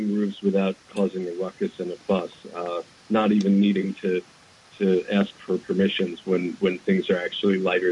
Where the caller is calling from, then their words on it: New York City, New York, United States; I'm calling in from New York City, where I've been an urban planner for 25 years